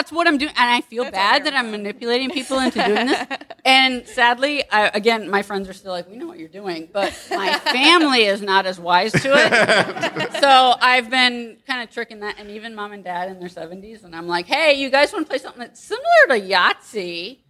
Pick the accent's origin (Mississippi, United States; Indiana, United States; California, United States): Indiana, United States; Indianapolis; I am from Indianapolis, so welcome.